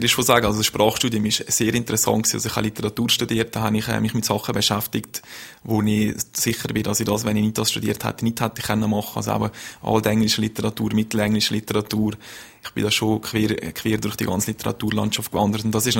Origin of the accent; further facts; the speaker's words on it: Valais, Switzerland; Und dann ist man halt als Walliser, so wie viele auch in Freiburg gegangen. Ich habe da studiert, im 07 abgeschlossen.